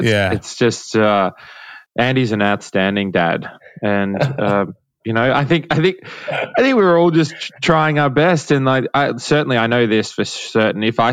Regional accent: Australia; now in United States; our experience growing up in Australia.

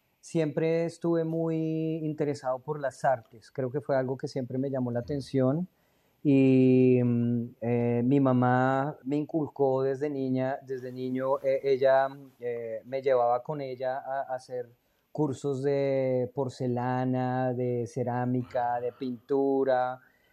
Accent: Colombia; also born or lived in Jamaica; Yo soy un colombiano, un habitante del mundo, que nació hace 38 años. Estudié inicialmente diseño industrial en la Universidad Javeriana en Bogotá, Colombia.

